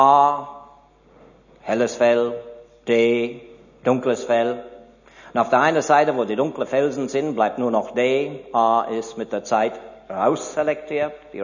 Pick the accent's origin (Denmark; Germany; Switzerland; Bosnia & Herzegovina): Switzerland; Bei uns in der Schweiz, südlich der Alpen, gibt es manchmal dieselbe Arten von Pflanzen wie nördlich.